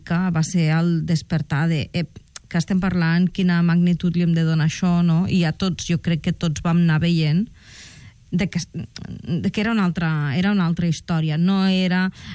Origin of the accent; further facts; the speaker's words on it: L'Ametlla de Mar, Catalonia, Spain; i que era al meu poble, a l'Ametlla. Uh-huh. I el meu poble és, bueno, no cal que digui jo que és fantàstic